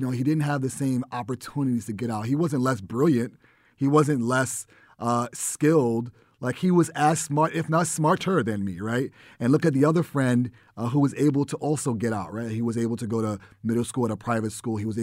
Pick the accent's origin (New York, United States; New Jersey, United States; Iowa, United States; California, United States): New York, United States; Bronx; You know, I'm from the Bronx originally. I was fortunate to be able to go to middle school and high school in the suburbs, right?